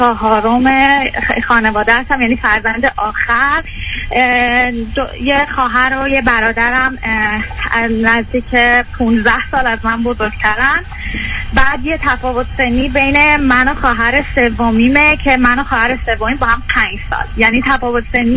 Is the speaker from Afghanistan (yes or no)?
no; Iran; moved away; که از ایران خارج شدم، بنابر یه دلایلی که میخواستم ادامه تحصیل بدم ایران نمیتونستم، و اینکه الان که از ایران اومدم